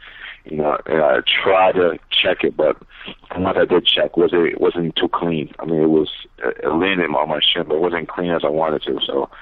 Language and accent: English; Boston, Massachusetts, United States; It was cold, a lot of snow, you know, but I'm from Boston, so it wasn't a big deal